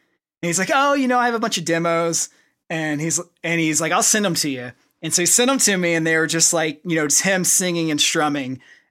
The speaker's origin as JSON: {"language": "English", "region": "Oklahoma", "country": "United States", "said": "we come from Oklahoma, so we're just kind of like normal dudes"}